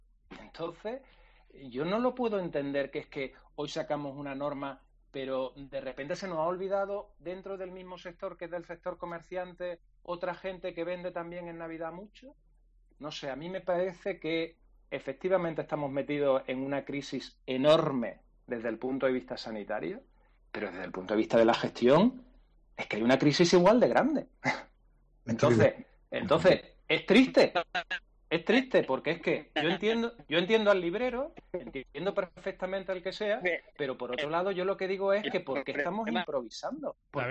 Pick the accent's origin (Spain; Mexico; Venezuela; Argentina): Spain; como ciudadano y como español